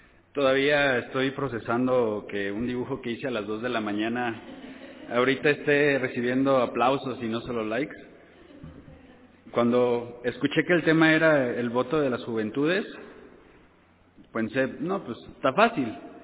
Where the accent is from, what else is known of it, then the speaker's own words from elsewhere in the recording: Tultitlán, State of Mexico, Mexico; vengo de Tultitlán, Estado de México.